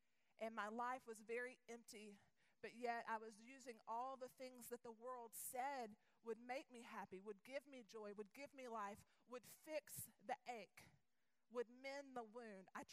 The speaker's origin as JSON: {"language": "English", "region": "the South", "country": "United States", "tie": "born or raised there", "said": "I grew up in the Bible Belt"}